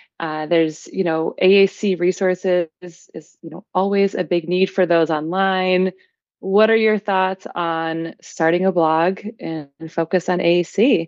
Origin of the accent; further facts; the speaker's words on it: Massachusetts, United States; now in Denver, United States; I was living in Denver, but I am from Massachusetts, and I really was missing being home in Massachusetts more. I loved Denver, wanted to stay in Denver